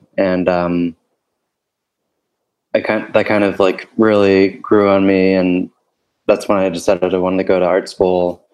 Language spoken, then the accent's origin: English; Connecticut, United States; born there; They moved here before. I was born in Connecticut.